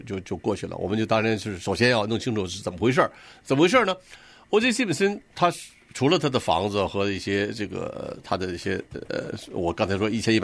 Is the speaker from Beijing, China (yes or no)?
yes; Beijing, China; 全方位介绍我的家乡北京。